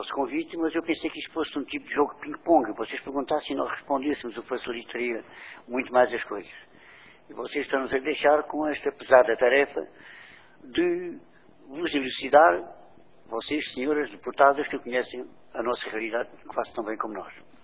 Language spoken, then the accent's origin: Portuguese; Estremoz, Évora, Portugal; porque eu sou de Estremoz, andei a estudar no colégio